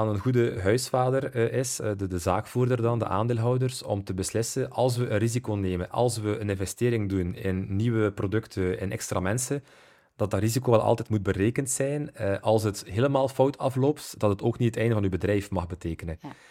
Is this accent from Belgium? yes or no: yes; West Flanders, Belgium; Ik ben opgegroeid in Zuidwest-Vlaanderen, waar het motto vooral is, blijf doorwerken, ook al als je mentaal niet zo goed voelt.